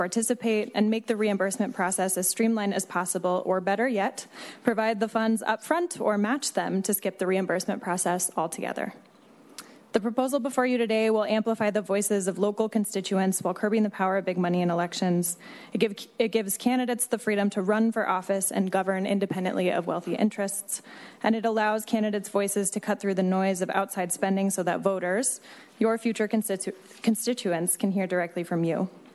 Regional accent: Seattle, Washington, United States; Growing up in Seattle, I made my first campaign contribution because of public financing.

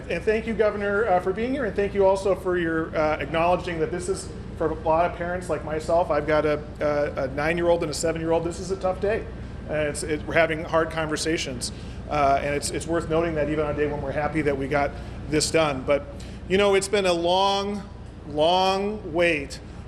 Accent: Coon Rapids, Minnesota, United States; Welcome to my hometown of Coon Rapids and to my home brewery of Alloy.

